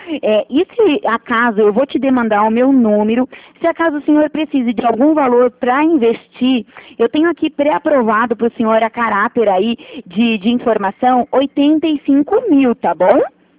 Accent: Curitiba, Paraná, Brazil; eu sou daqui de Curitiba, né?

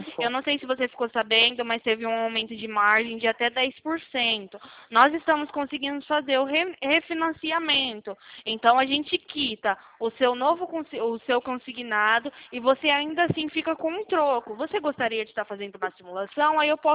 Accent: Sumaré, São Paulo, Brazil; Eu sou aqui de Sumaré, do interior de São Paulo.

